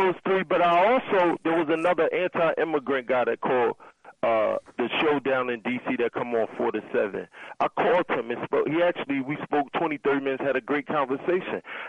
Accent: New York, United States; because I grew up in New York, so I've known about Brother Alton for literally 30 years

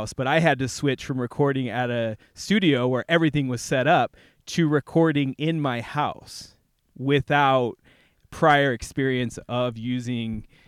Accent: Illinois, United States; I believe you. I'm from Illinois.

